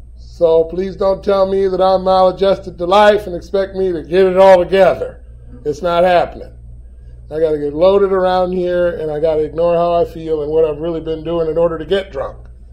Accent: Los Angeles, California, United States; I was born in Los Angeles, California. I'm from L.A. Don't I look like it? And born in L.A.

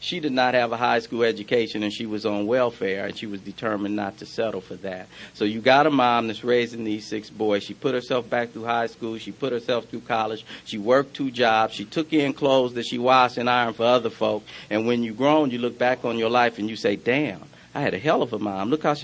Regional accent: Los Angeles, California, United States; You know, I grew up in South Central L.A., hard to watch. You know, I come from a large family, six boys in my family.

